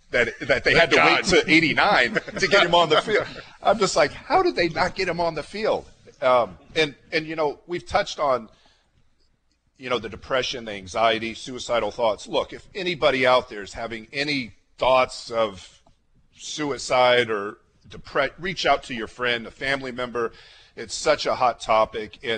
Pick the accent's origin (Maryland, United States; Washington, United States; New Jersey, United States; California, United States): California, United States; Los Angeles; I'm from Los Angeles. I come out here.